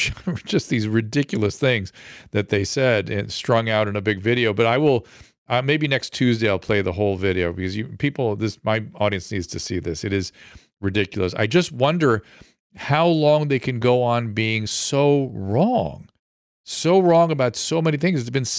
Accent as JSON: {"language": "English", "country": "United States", "said": "Embarrassing. I'm embarrassed as an American."}